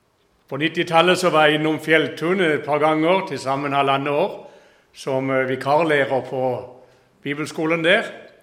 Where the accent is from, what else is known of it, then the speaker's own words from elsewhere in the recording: Flekkerøy, Agder, Norway; Jeg kommer fra Flekkerøy, forbi Kristiansand